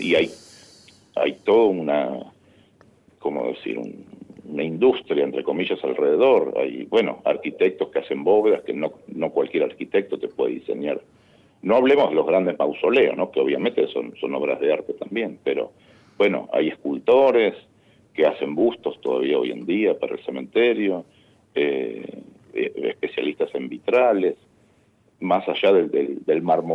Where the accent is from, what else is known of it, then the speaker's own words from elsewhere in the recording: Argentina; de cómo somos los argentinos de mandarnos la parte